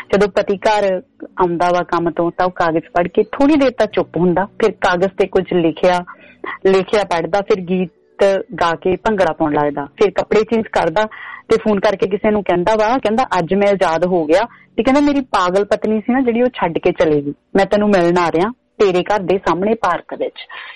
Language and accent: Punjabi; Punjab, India; ਸੋ ਮੈਂ ਵੀ ਮਾਲਵੇ ਦੀ ਹਾਂ